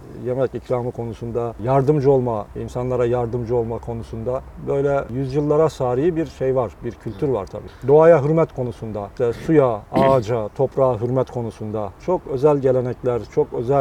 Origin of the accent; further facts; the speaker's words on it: Mediterranean Region, Turkey; Ben tipik bir Akdenizliyim. Yani bir Akdenizli'nin hangi özellikleri varsa o bende var.